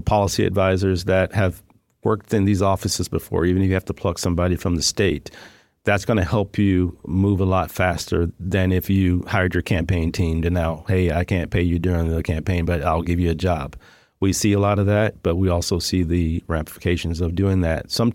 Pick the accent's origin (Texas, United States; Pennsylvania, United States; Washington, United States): Texas, United States; San Antonio; when they say where you're from, where you live, I don't say, oh, I'm in District 10. I say I'm from San Antonio.